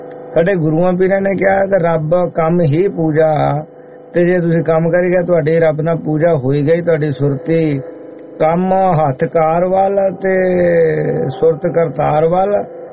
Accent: Punjab, India; ਮੈਂ ਪੰਜਾਬ ਦਾ ਵਸਨੀਕ ਹਾਂ

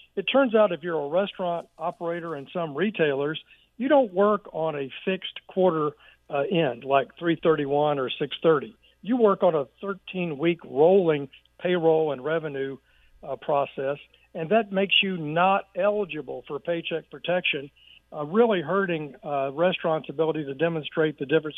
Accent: Arkansas, United States; And I've seen great success here in my home state of Arkansas.

